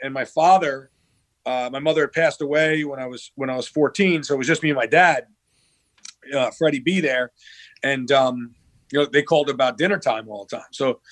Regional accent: Yorktown, New York, United States; Listen to my accent. So right. Easy. No, it was, I was very fortunate. I was one of the top defensemen in the country coming out of high school. I played at Lakeland High School, which was a powerhouse back then in the town of Yorktown.

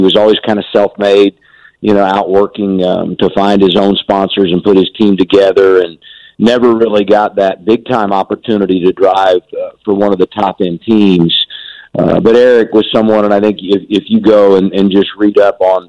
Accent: Indianapolis, Indiana, United States; but growing up in Indianapolis and following the Indy 500 and what IndyCar meant to that city

